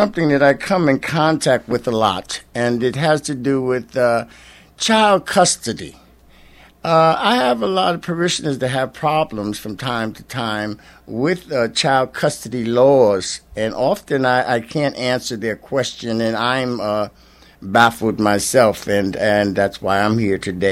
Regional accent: Richmond, Virginia, United States; I'm from Richmond, Virginia.

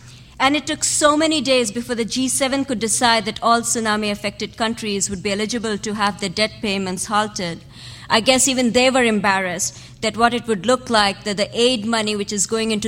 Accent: India; Australia, Japan, and India, my home country

